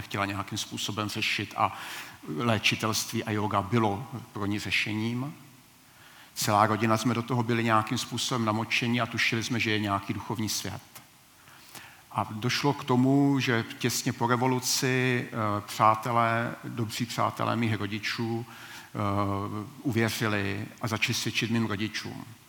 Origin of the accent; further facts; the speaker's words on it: Zlín, Zlín Region, Czechia; A uvěřil jsem u baptistů, su ze Zlína